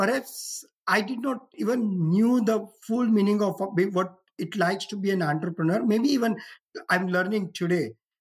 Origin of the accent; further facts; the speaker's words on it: India; And I'm very thankful for the way I grew up in India.